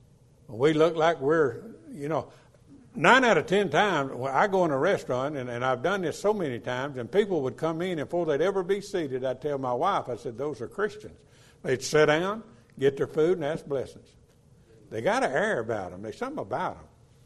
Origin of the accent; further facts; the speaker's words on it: Mississippi, United States; But I was raised in church in South Mississippi